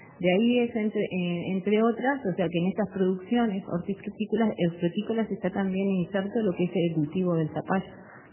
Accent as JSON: {"language": "Spanish", "country": "Uruguay", "said": "nosotros como consumidores uruguayos"}